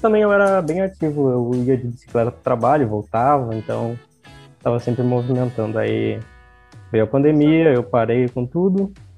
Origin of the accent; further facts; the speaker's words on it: Rio Grande do Sul, Brazil; accent: Rio Grande do Sul; Eu tenho sotaque do Rio Grande, né?